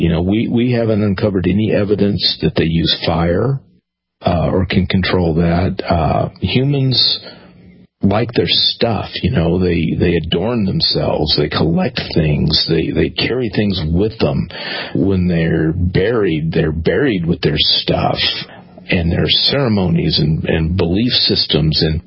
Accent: Texas, United States; growing up in Texas and, you know, speaking for myself and others, you don't shoot anything on two legs.

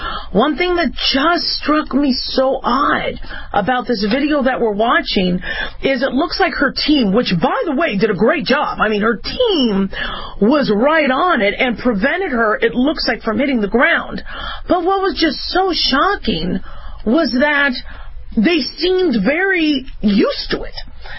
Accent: Phoenix, Arizona, United States; I grew up in Phoenix, so, you know, I'm a big fan of the Cardinals

